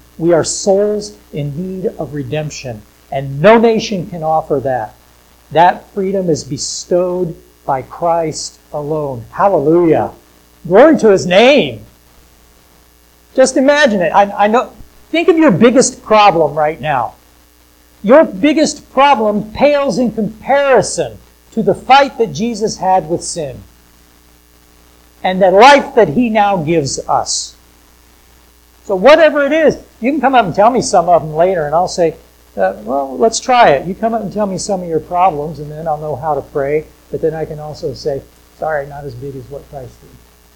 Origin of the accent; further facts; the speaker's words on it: United States; I'm an American, and I appreciate America, and I know the freedoms that I have